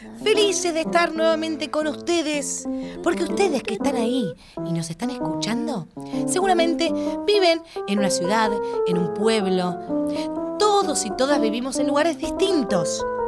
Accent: Buenos Aires, Argentina; Yo soy de Caballito y tengo el Sarmiento.

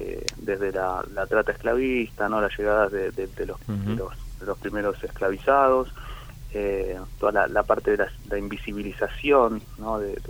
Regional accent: Argentina; Yo entiendo que como argentinos tenemos como una deuda pendiente

